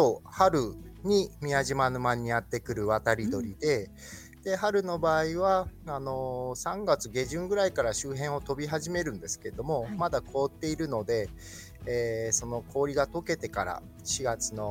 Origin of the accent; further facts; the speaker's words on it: Pakistan; also born or lived in Nairobi, Kenya; 海外で、小学校はパキスタンという国で育ちました。